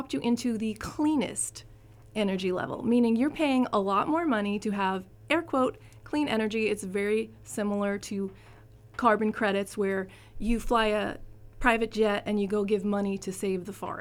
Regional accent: Lake Ronkonkoma, New York, United States; I grew up in Lake Ronkonkoma, Long Island.

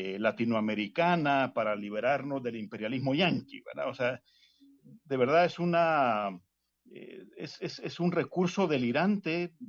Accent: El Salvador; a mí me da un poco de vergüenza como salvadoreño que mi presidente

